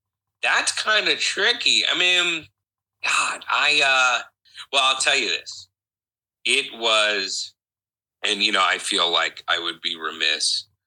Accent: Midwest, United States; because I grew up in the Midwest, and it just reminds me of that.

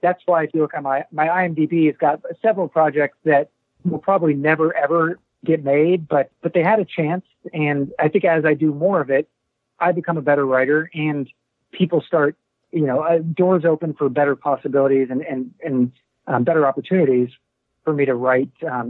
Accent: Texas, United States; I grew up in Texas, and I was in high school in Texas when Varsity Blues came out.

